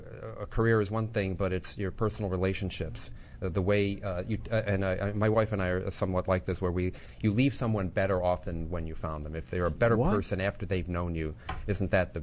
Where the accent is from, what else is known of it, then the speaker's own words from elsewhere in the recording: Grand Island, New York, United States; Grand Island, New York, outside of Buffalo.